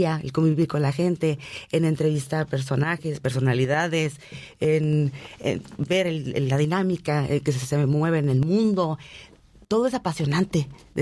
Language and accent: Spanish; Mexicali, Baja California, Mexico; born there; Nací en Mexicali, Baja California, un 26 de octubre. Vengo de una familia de radio, papá y abuelo, dedicados toda la vida a esto.